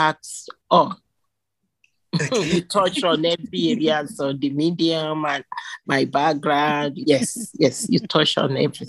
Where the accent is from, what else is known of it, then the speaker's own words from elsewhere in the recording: Philadelphia, Pennsylvania, United States; Will you accept me as a Philly maker? Because I am Nigerian-American, so I'm one of you.